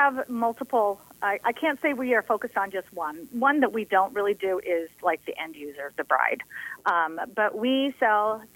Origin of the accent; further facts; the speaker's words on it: Alaska, United States; It's like, no, I grew up in Alaska. Nobody in Alaska knows what a peony is.